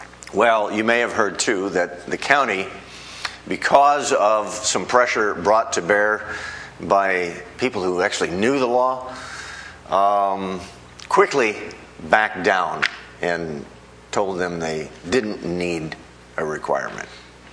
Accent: United States; But as an American, I find this very troubling.

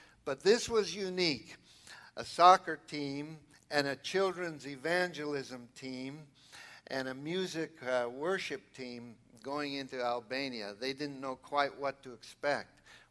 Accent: Seattle, Washington, United States; born there; now in San Diego, United States; but I was born in Seattle, see, so that's my second favorite team. And the Padres, since I live there now, that's my first favorite.

